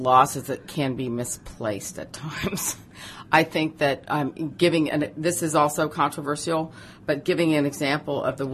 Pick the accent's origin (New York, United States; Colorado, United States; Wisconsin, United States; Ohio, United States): Ohio, United States; Dayton; when I was a kid growing up in Dayton, Ohio, my father and I had these huge arguments